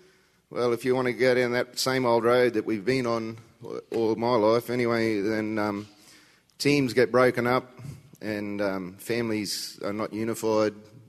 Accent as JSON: {"language": "English", "region": "Queensland", "country": "Australia", "said": "I'm from North Queensland, Australia."}